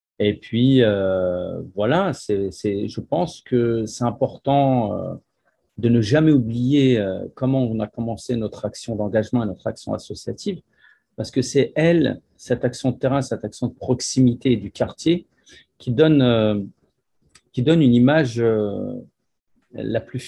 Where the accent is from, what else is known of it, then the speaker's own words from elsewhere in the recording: Paris, Île-de-France, France; Moi, je suis un natif de Paris. Je suis né dans une famille d'immigrés algériens qui sont arrivés dans les années 60 en France et à Paris directement.